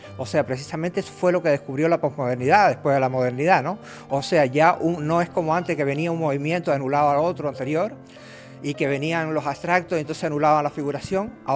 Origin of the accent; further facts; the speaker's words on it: Cuba; muchos de Cuba, porque yo mismo soy cubano y el director de la revista también.